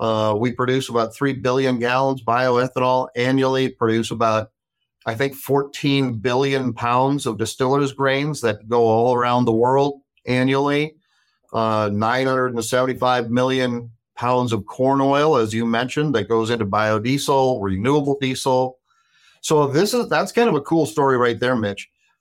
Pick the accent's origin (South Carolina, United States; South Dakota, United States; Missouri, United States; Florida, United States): South Dakota, United States; Watertown; also born or lived in Dallas, Texas, United States; you know, I grew up in Watertown, South Dakota, and after college, I moved down to Dallas, Texas.